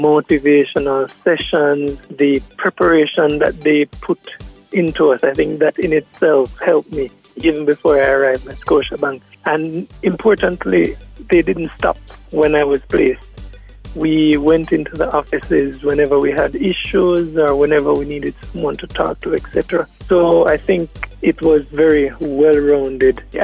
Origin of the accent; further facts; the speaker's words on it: Kingston, Jamaica; I'm from Tel Aviv in downtown Kingston